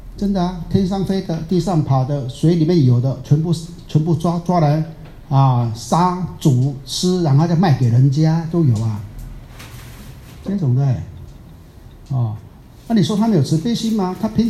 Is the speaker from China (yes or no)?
no; Taiwan; 啊，我们台湾人讲的 啊，有时候爱到入骨